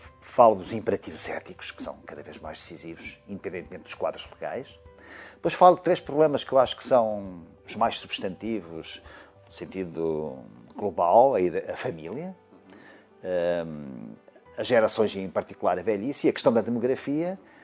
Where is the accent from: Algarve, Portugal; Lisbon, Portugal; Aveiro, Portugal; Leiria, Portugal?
Aveiro, Portugal; Costa Nova; embora seja de uma terra marítima, ilha, via Costa Nova, passei a minha infância e juventude na Costa Nova